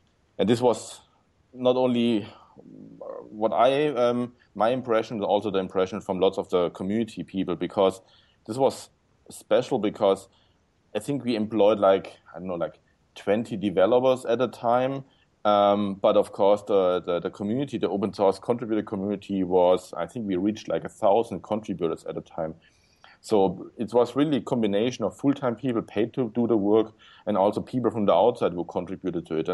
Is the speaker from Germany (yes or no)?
yes; Stuttgart, Baden-Württemberg, Germany; English is a second language; I'm from Germany, in Stuttgart here, south of Germany.